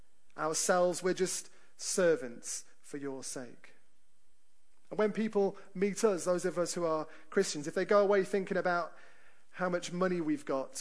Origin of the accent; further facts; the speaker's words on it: United Kingdom; of course we're British, most of us